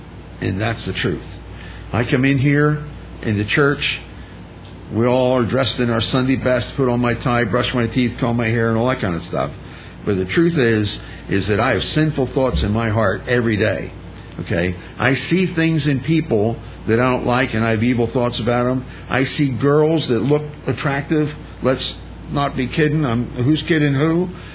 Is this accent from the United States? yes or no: yes; Easton, United States; born there; I was born in Easton, here in Easton, in 1947.